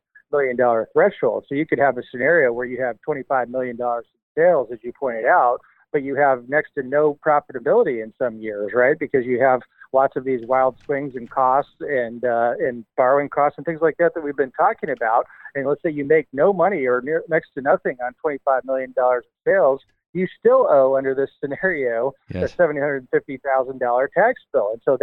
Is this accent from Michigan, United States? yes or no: yes; Michigan, United States; My home state of Michigan had one of these